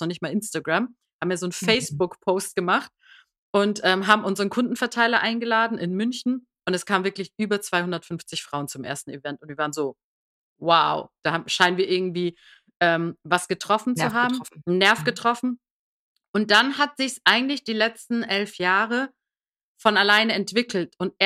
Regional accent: Iran; Ich bin aus dem Iran, genau. Ich bin 1980 im Iran geboren.

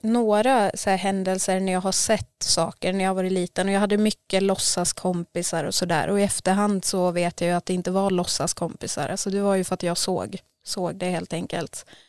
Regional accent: Sandviken, Gävleborg County, Sweden; also born or lived in Borlänge; now in Gothenburg, Sweden; Ja, jag är uppväxt i Sandviken. Men jag har bott i Borlänge de senaste åren. Så att jag flyttade till Göteborg i februari i år.

